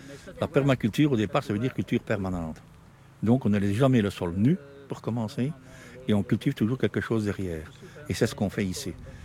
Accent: Marche-la-Dame, Wallonia, Belgium; Non, je suis de Marche-la-Dame.

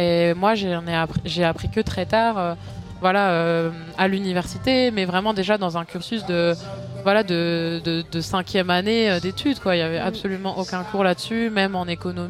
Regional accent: Nantes, Pays de la Loire, France; je parle d'un point de vue d'une Française. Je viens de Nantes, c'est une ville qui est un ancien port pendant la traite atlantique

